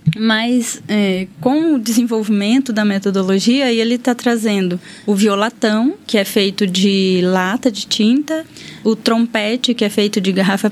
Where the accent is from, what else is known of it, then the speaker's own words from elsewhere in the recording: Tangará da Serra, Mato Grosso, Brazil; Continuamos atuando lá em Tangará, né? Que é a minha cidade, eu sou de Tangará.